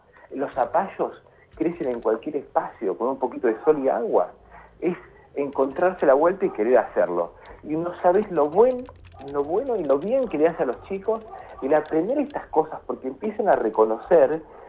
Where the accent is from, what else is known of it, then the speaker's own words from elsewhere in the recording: Argentina; El mate ya sé que es una identidad como argentino